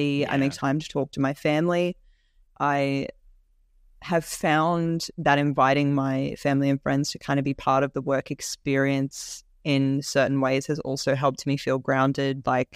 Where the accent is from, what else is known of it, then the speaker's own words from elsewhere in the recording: Orange, New South Wales, Australia; I'm working on these huge, beautiful shows that child me growing up in Orange couldn't even imagine.